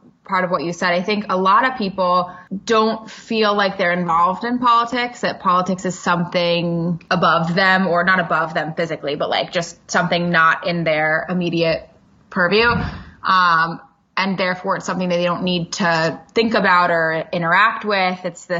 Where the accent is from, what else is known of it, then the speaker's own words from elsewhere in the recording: United States; Well, my short answer is because I'm an American.